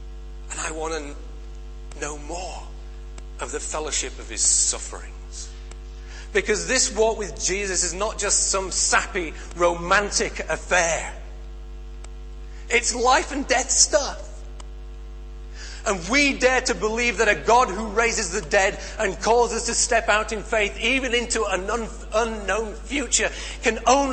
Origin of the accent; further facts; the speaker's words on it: Yorkshire and the Humber, United Kingdom; I know we're in Yorkshire, but I'm a Yorkshireman.